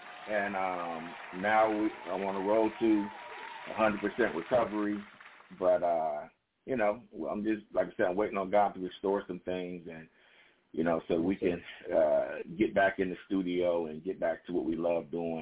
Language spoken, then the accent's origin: English; Detroit, Michigan, United States; also born or lived in Germany; I'm from Detroit, Michigan, born in Germany, but grew up in Detroit, Michigan